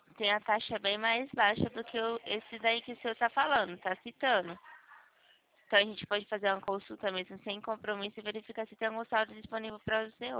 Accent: Limeira, São Paulo, Brazil; Eu sou daqui de Limeira, São Paulo.

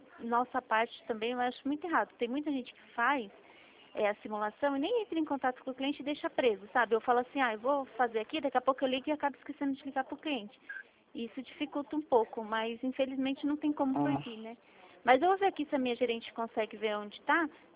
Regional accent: Atibaia, São Paulo, Brazil; Só que eu já fui para Atibaia, eu sou de Atibaia, na verdade.

